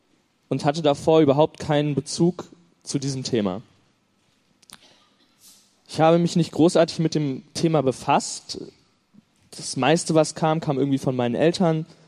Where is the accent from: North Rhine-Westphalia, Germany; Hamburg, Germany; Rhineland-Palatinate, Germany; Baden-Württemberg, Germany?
Rhineland-Palatinate, Germany; Mainz; ich komme aus Mainz.